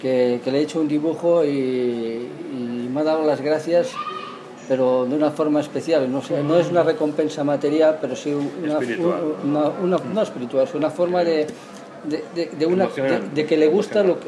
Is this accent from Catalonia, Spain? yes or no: yes; Lleida, Catalonia, Spain; yo soy de Lleida. Entonces la Lleida es la Seu Vella es el símbolo de mi ciudad.